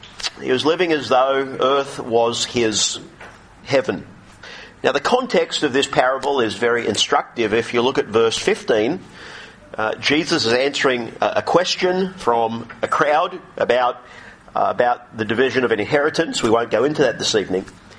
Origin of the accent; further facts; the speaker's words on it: Sydney, New South Wales, Australia; I grew up in Sydney, grew up in the western suburbs of Sydney, around Homebush and then Lidcombe.